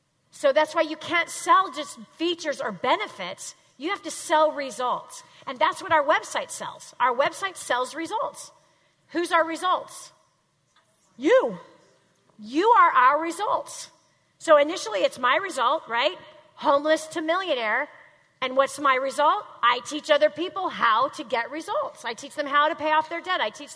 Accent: Redondo Beach, California, United States; I grew up, and I grew up on Grant Avenue. It's just right down the street here, right near Redondo Beach. It's Grant Avenue, really busy street.

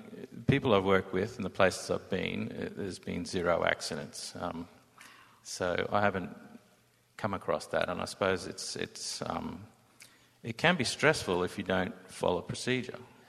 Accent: Cairns, Queensland, Australia; Cairns, Australia.

